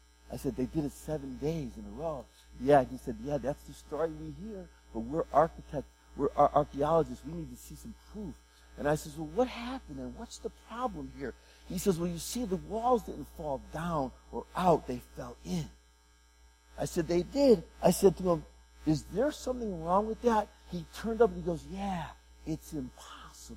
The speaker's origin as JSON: {"language": "English", "region": "Northeast", "country": "United States", "said": "Oh, I'm glad I'm from the Northeast because we have Harvard and Yale and MIT, and I love those schools."}